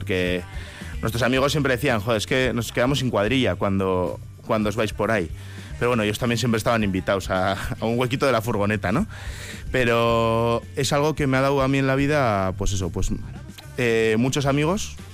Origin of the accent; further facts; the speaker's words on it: Vitoria-Gasteiz, Basque Country, Spain; Soy muy de la ciudad, soy muy de Gasteiz y...